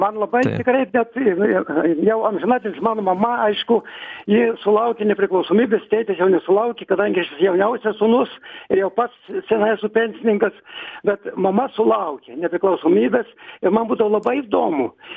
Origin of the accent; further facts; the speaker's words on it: Telšiai County, Lithuania; aš pavažiūdavau į Žemaitiją, aš iš Mažeikių rajono, pavažiūdavau pas mamą